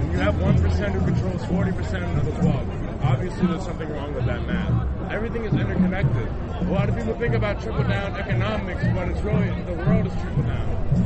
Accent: Westchester, New York, United States; I'm from Westchester, New York.

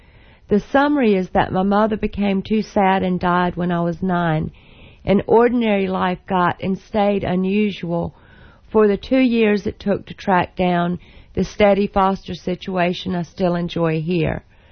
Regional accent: Southern United States, United States; So if I did something less as a Southerner, it would be, I would be writing about hairdos, sweet teas, barbecue, and beauty shops.

